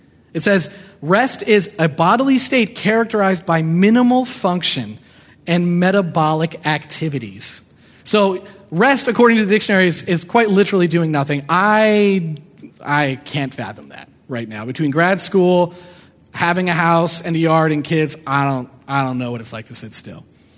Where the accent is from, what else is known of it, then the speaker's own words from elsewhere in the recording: Pennsylvania, United States; I'm from Delaware County. We go down the shore, and I go to Sea Isle City